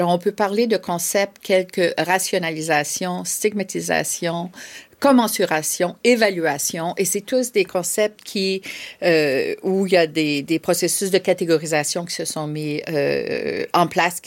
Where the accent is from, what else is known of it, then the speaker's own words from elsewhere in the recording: Ontario, Canada; je suis canadienne, comme vous pouvez l'entendre. Et 2 heures au nord d'Ottawa, où j'ai grandi, il y a des Premières Nations.